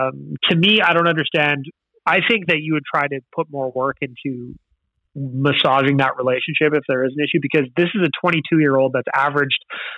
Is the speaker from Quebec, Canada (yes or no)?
no; Edmonton, Alberta, Canada; we're from Edmonton, right?